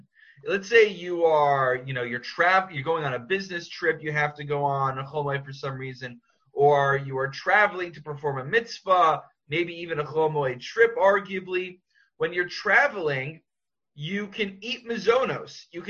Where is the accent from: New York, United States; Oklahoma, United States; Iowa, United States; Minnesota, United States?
New York, United States; Far Rockaway; However, I grew up in Far Rockaway in Queens, which was in Bayswater